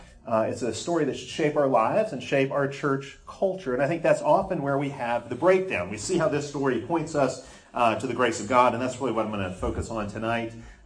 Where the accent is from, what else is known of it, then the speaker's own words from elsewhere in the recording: Chicago, Illinois, United States; I grew up in Chicago, so we celebrate about once every 109 years when we have a good baseball season.